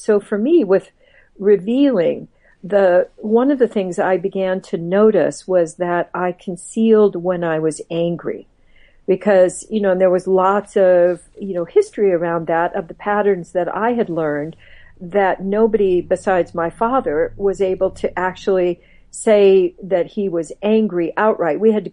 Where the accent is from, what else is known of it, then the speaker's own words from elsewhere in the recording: Midwest, United States; I came from, I grew up, did a lot of my growing up in the Midwest